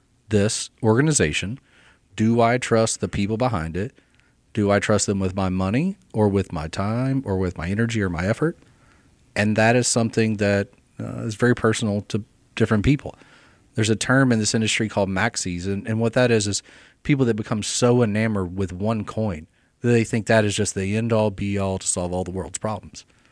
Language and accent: English; United States; So as an American sitting here in Mobile